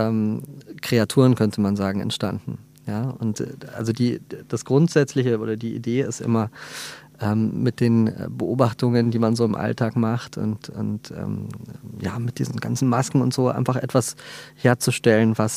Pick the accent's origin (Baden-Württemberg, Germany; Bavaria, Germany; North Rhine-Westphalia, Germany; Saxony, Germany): Bavaria, Germany; Munich; bin Münchner Kindl, komme aus dem Glockenbachviertel ursprünglich. Jetzt hat es mich ein bisschen anders verschlagen in der Stadt. Bin mittlerweile jetzt stolze 39.